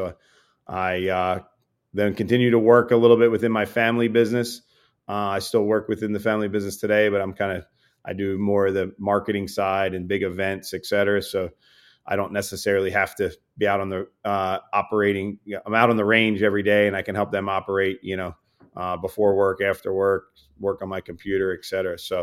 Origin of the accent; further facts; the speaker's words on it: Pennsville, New Jersey, United States; also born or lived in Wilmington, Delaware; So I'm born in Wilmington, Delaware. I grew up in Pennsville, New Jersey, which is a little bit to the southeast of Philadelphia, along the Delaware Bay, if you're looking at a map there.